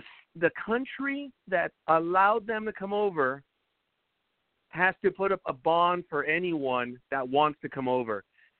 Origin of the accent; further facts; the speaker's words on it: California, United States; I am from California. Yes, you guessed it.